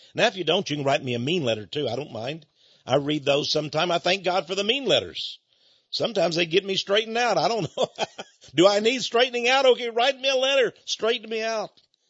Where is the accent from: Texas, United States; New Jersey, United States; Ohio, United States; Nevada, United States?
Texas, United States; I know I'm a big guy and I'm a Texas guy and I'm from East Texas.